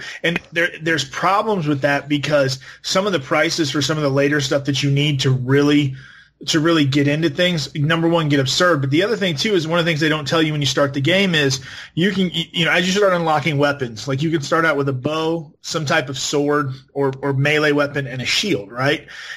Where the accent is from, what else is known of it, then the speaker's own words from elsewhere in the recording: Georgia, United States; Right, and so, I'm from Georgia. We don't have seasons here. It's hot as fuck all the time, or it's snowing.